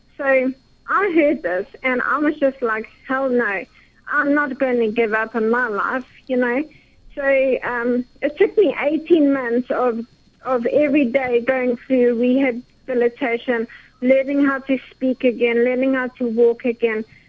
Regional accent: Margate, KwaZulu-Natal, South Africa; I was sent back to my hometown, Margate, in South Africa. It's a coastal town.

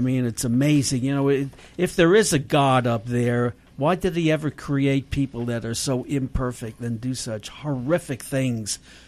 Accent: Brooklyn, New York, United States; And I think back where I grew up in Brooklyn, we had cockroaches as big as chihuahuas.

